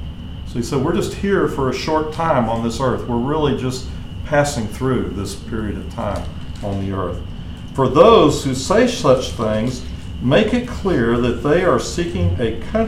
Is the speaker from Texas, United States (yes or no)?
yes; Corpus Christi, Texas, United States; I came from Corpus Christi. And if I really wanted to return to my country, so to speak, I would say that would be Corpus Christi.